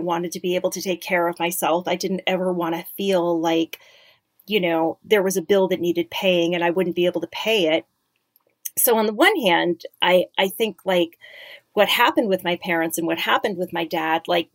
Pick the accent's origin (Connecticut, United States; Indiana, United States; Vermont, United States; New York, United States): Connecticut, United States; I grew up in Connecticut. I grew up in a suburb. I grew up in this like very pretty, very preppy, very WASPy part of Connecticut.